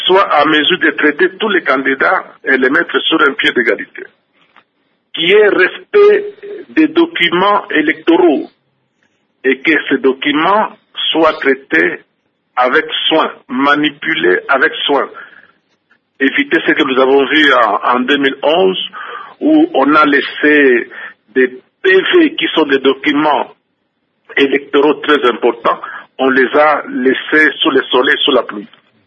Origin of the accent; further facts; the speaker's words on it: DR Congo; Cela pourrait être une innovation chez nous en RDC